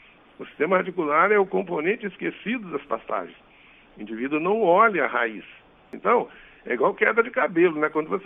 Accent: Minas Gerais, Brazil; Eu, por exemplo, sou da região da Zona da Mata de Minas.

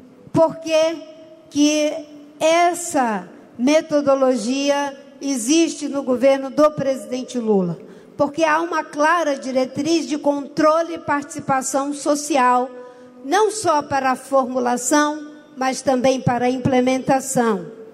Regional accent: Acre, Brazil; lá no meu estado do Acre, meu estado de origem

